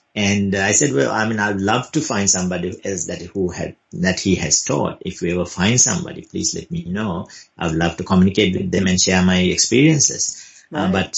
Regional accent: Sri Lanka; I obviously didn't just take it that I came from Sri Lanka.

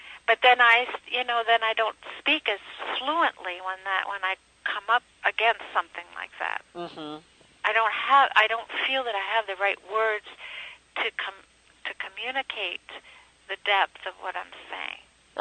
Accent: East Coast, United States; So many things are different, and I'm from the East Coast, and I came to the West Coast

